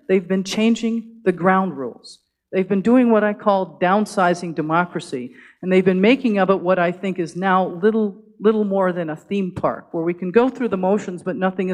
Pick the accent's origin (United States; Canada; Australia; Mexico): United States; Wisconsin; So since I'm from Wisconsin and I know more about that state than others